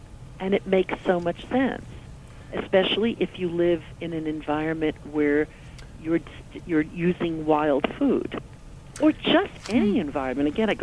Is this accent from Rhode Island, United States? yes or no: no; New York, United States; I grew up in the New York area, and we fixed supper as well.